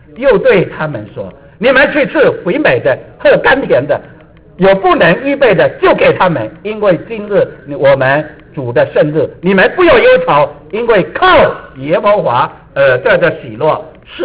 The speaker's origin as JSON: {"language": "Chinese", "country": "China", "said": "我告诉你啊，我们中国人同他是一样样的，行吗？中国人就是喜欢建城的人呐"}